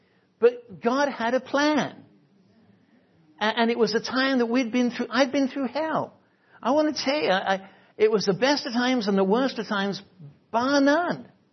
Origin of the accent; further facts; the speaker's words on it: England, United Kingdom; I'm an Englishman. I mean, I don't speak Chinese